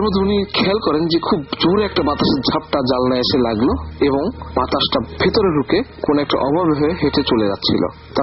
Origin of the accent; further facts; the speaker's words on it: Khulna, Khulna Division, Bangladesh; আমাদের বাড়ি অ্যাকচুয়ালি খুলনাতে। আমাদের বাড়ি ছিল টিভি বন্ডের রোডে, সেই বাড়িটা এখনো আছে।